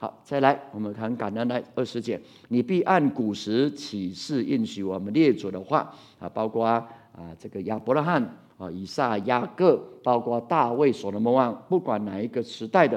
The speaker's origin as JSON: {"language": "Chinese", "country": "Taiwan", "said": "我们要相信只有耶稣基督是我们台湾人的盼望"}